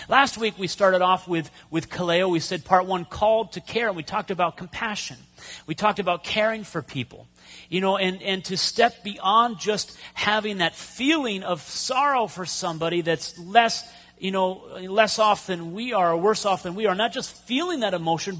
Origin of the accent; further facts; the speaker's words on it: Erie, Pennsylvania, United States; He was actually in my hometown in Erie, Pennsylvania, in a steel working place.